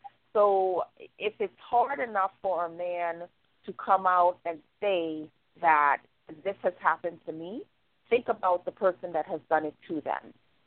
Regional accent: Trinidad & Tobago; moved away; I'm originally from Trinidad, and I lived there from the time I was born up until 1993. However, I grew up in a very poor area, the hood is what I will just say it was. I grew up in the hood

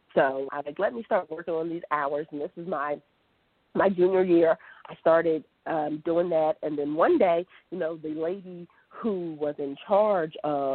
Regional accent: New Jersey, United States; So I'm from New Jersey, so I'm from the East Coast

